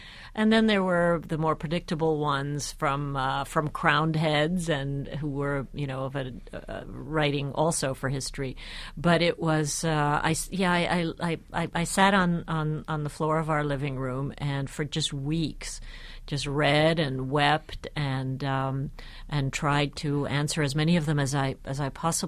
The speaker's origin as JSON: {"language": "English", "region": "Budapest", "country": "Hungary", "tie": "born or raised there", "moved": "yes", "said": "And Paris was Europe, and Paris was only a couple of hours from my hometown of Budapest."}